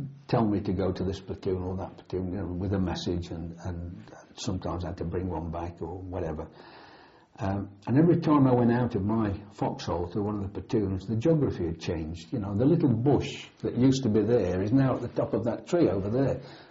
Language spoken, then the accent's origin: English; United Kingdom; And steady, you know, I'm British.